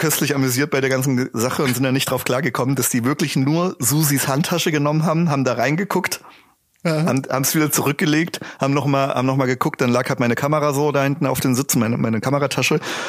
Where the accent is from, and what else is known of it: Switzerland